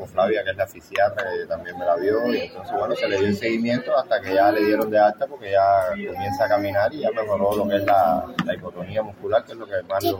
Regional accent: Cienfuegos, Cuba; yo soy de Cienfuegos, llevo 4 años ya viviendo aquí ya.

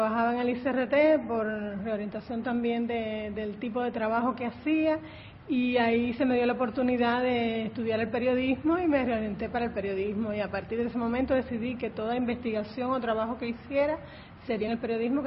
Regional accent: Holguín, Cuba; also born or lived in Bayamo / Pinar del Río; Nací en Bayamo, pero mis padres se iban cuando era muy pequeña y de ahí pues hice estudios, por ejemplo, secundaria y pre en la Guanal de Holguín, la universidad en Pinal del Río.

